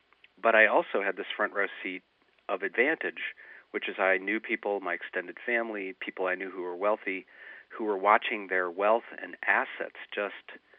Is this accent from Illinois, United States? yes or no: no; Detroit, Michigan, United States; I grew up in the 1%, but I was also very attuned to, growing up in Detroit, the kind of amazing inequalities around me.